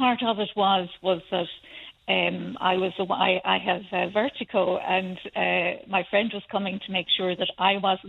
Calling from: Spain; Yes, I'm ringing in from Murphy in Spain.

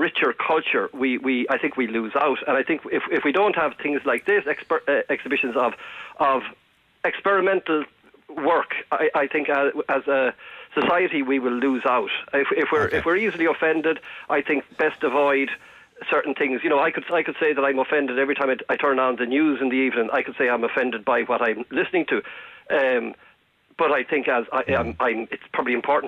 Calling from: Cork, Munster, Ireland; I visited the gallery several times, and I'm calling you from Cork.

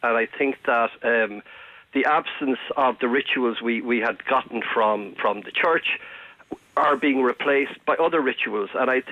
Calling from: Cork, Munster, Ireland; I visited the gallery several times, and I'm calling you from Cork.

